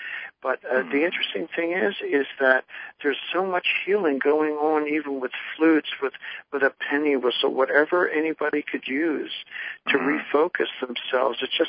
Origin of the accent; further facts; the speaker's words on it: Brigantine, New Jersey, United States; I was raised near Atlantic City, New Jersey, in a little town called Brigantine, New Jersey.